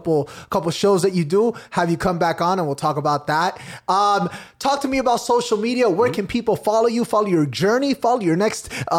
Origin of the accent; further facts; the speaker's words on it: Rosario, Santa Fe, Argentina; I'm from Rosario, Argentina.